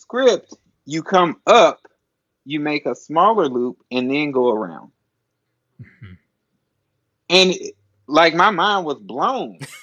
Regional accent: Nashville, Tennessee, United States; My kids have grown up in Nashville, Tennessee. When I grew up in Nashville, Tennessee.

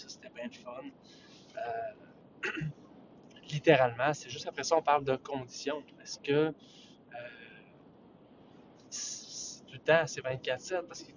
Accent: Quebec City, Quebec, Canada; Les gens qui sont de Montréal, moi je suis de Québec.

